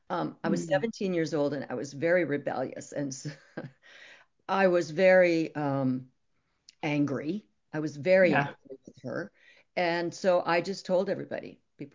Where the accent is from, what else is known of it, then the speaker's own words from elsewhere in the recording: Toronto, Ontario, Canada; I grew up in Toronto, and I was in high school at the time